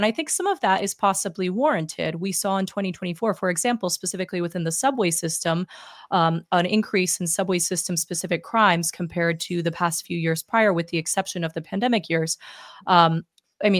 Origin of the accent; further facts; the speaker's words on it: New York, United States; I'm a New Yorker and I'm a pot smoker, but I'm also a mom of a toddler